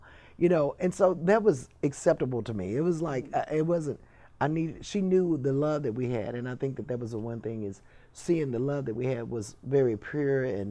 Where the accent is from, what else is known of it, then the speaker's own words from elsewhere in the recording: Lubbock, Texas, United States; I'm from West Texas, from Lubbock, and who knew me there.